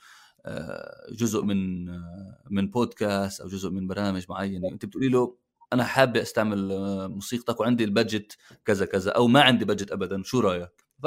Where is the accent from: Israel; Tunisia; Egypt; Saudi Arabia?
Israel; Northern District; أنا من شمال فلسطين أنا ابن الجليل طب أنا ثقافيا من ناحية كوزين ومن ناحية لهجة ومن ناحية موسيقى أنا كتير قريب على جنوب لبنان